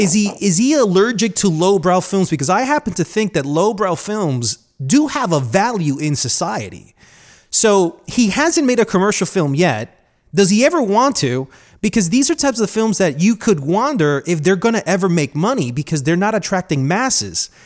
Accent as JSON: {"language": "English", "country": "Colombia", "said": "they'll ask me, hey, where are you from? I said, I'm from Colombia."}